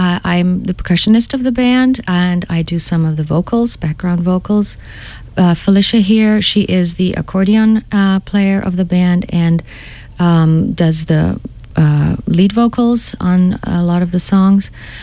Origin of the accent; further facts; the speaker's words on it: Switzerland; moved away; I moved from, I'm from Switzerland, so I moved here 20 years ago.